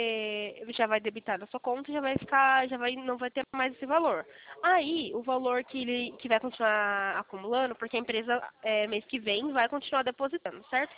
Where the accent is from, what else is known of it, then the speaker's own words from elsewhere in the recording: Campinas, São Paulo, Brazil; a gente é de Campinas.